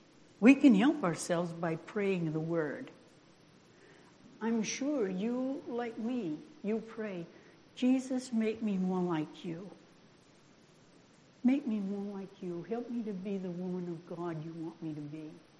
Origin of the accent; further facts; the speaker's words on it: Maine, United States; now in Montana, United States; And really, I'm proud to have been born in Maine, you know. I'm glad I'm from New England. I think that was good roots. And I can tell you, I'm really glad I live in Montana.